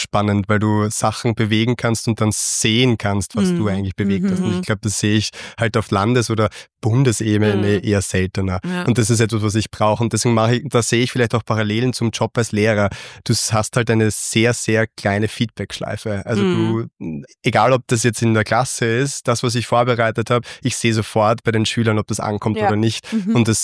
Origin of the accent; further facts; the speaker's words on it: Styria, Austria; now in Vienna, Austria; Ich bin ursprünglich Steirer und habe da irgendwie mein Interesse für die Politik und für die Vertretungsarbeit entwickelt.